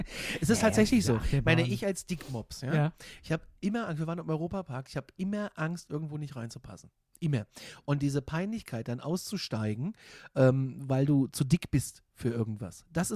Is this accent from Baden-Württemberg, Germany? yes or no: no; Gudensberg, Hesse, Germany; Also das Ding ist, Gudensberg bei Kassel, da wo ich herkomme